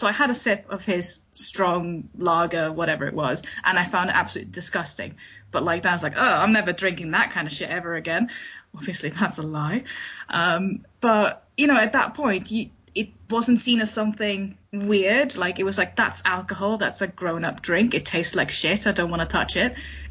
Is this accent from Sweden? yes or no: yes; Sweden; English is a second language; moved away as an adult; now in United Kingdom; my accent is probably a little bit weird because I'm not British, I'm Swedish, and I've lived in the UK for about 10, 11 years now.